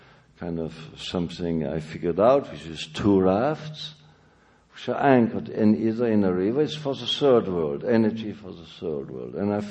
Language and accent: English; Strasbourg, Grand Est, France; Well, it's just that I donated my hometown, something like 12,000 drawings or something like that.